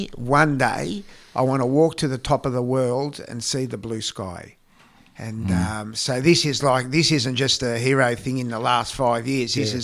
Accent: Australia; I'm an Aussie, so I'm doing it for all of us in Australia.

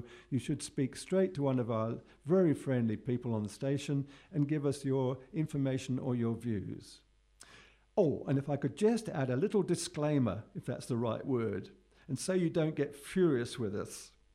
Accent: London, United Kingdom; born there; I was born very near Hampstead in England, in London

